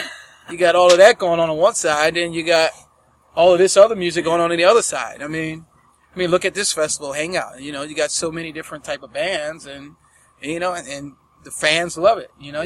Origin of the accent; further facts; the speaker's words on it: New Jersey, United States; Yeah, I'm a Jersey guy.